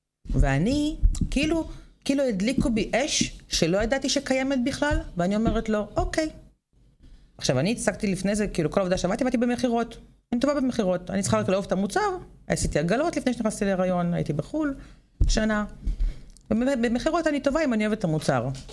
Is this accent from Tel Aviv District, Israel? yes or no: no; Rishon LeZion, Central District, Israel; also born or lived in Rehovot; גדלתי עד גיל 6 ברחובות, ואחרי זה ראשון.